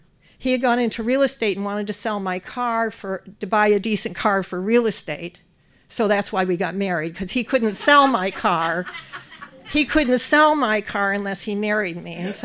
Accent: Cleveland, Ohio, United States; well, you don't have to live in Cleveland. I'm from Cleveland.

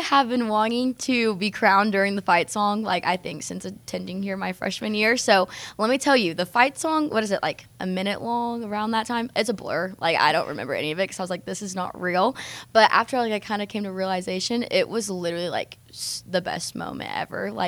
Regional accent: Lawton, Oklahoma, United States; I'm from Lawton, Oklahoma.

